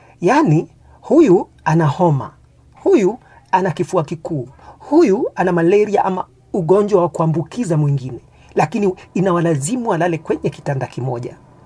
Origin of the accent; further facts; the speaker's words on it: Kiambu County, Kenya; Ukienda kwa mfano hospitali kule kwetu nyumbani Kiambu